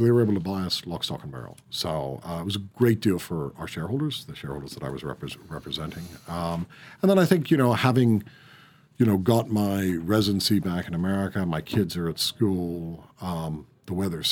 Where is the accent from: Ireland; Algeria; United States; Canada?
Ireland; Do I see myself as Irish? Yeah, I do. But I think I have to persuade people that I'm Irish because they listen to my accent and say, oh, really?